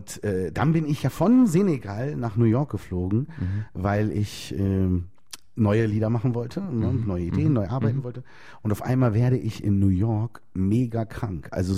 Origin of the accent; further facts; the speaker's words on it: Berlin, Germany; Also ich komme aus Berlin.